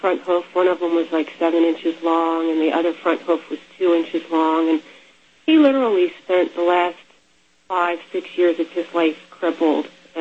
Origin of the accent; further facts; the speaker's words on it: Lancaster, Pennsylvania, United States; I grew up right near Lancaster, Pennsylvania.